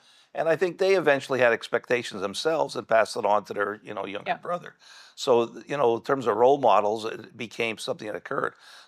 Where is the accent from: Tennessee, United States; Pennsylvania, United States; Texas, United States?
Pennsylvania, United States; Shenandoah; Shenandoah, Pennsylvania, up in the coal regions.